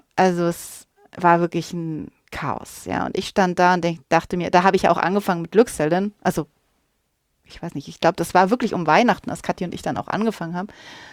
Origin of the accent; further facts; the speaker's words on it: Bavaria, Germany; Ich bin ja aus Bayern und bei uns kam immer das Christkind